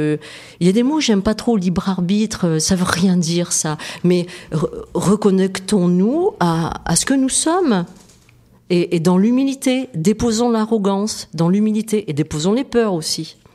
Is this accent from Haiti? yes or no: no; Centre-Val de Loire, France; J'ai grandi dans le Berry